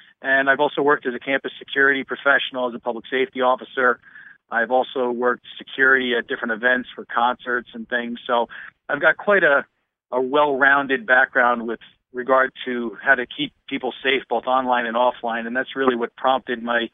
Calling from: Pennsylvania, United States; I'm here from Northeast Pennsylvania.

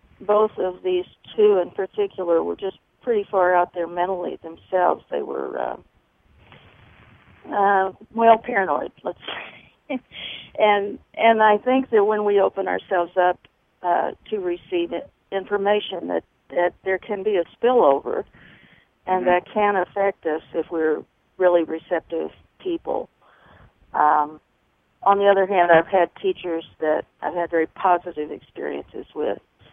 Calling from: Missouri, United States; I'm calling from Missouri

